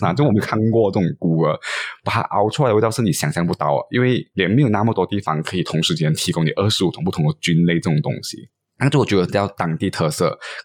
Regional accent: Malaysia; 我觉得他们的面条或许是我们马来西亚人不太爱的

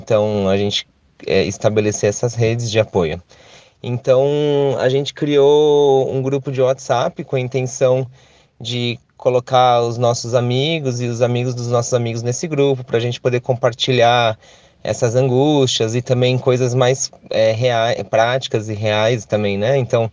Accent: São Paulo, Brazil; now in Brasília, Brazil; eu sou de São Paulo, mas eu moro aqui em Brasília faz 5 anos.

